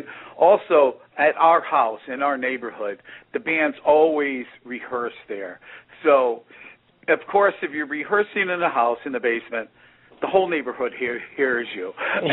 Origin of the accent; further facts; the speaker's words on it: New Haven, Connecticut, United States; We grew up from in New Haven, Connecticut, which is a very multicultural city, and you have all sorts of music.